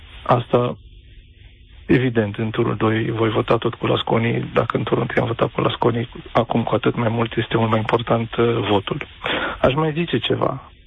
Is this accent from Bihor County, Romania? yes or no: yes; Oradea, Bihor County, Romania; Eu sunt din Oradea.